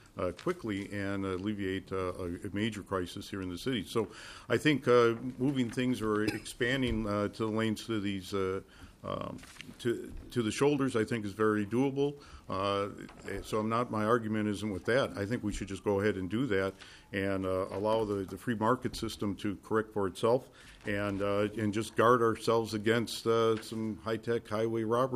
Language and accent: English; Chicago, Illinois, United States; I grew up in Chicago. I'm old enough to remember that the tollways were just temporary until they could pay off the investment.